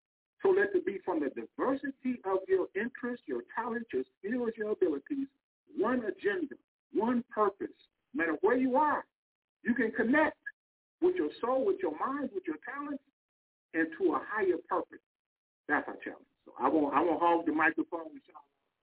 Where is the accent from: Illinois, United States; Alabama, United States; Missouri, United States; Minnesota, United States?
Illinois, United States; I'm from Illinois. We brought Obama.